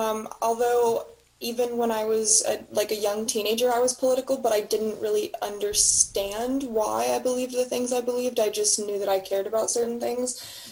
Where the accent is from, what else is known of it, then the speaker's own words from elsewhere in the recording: Austin, Texas, United States; I'm actually born and raised here in Austin.